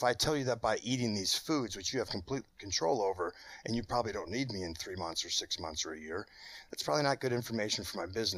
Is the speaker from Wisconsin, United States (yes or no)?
yes; Wisconsin, United States; You know, and I grew up in Wisconsin.